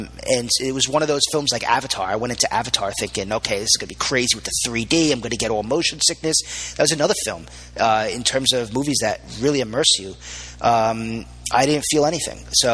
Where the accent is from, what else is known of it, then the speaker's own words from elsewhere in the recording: Staten Island, New York, United States; I grew up in Staten Island where, you know, you're bros with all your friends